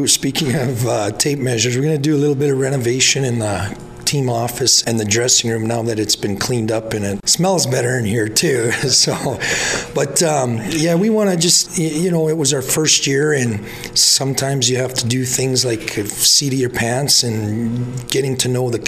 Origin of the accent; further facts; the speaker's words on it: Fort Wayne, Indiana, United States; also born or lived in Chicago; Well, this is I'm from Fort Wayne, Indiana. The last 4 years I've coached the Fort Wayne Federals, same league as the Royals. Before that I was in Chicago for a couple years.